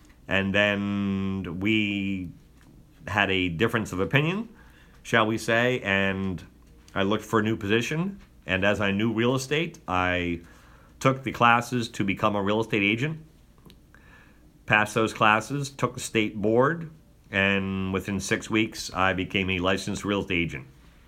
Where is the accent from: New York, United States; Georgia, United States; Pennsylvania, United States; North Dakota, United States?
Pennsylvania, United States; York; I grew up in the city and then around the city of York, Pennsylvania, moving 5 or 6 times in that area before I graduated from high school.